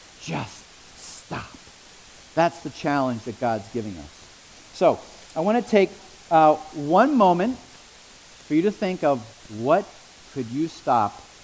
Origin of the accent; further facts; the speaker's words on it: Erie, Pennsylvania, United States; So my hometown is Erie, Pennsylvania. Erie, Pennsylvania has the record for snowfalls in the United States.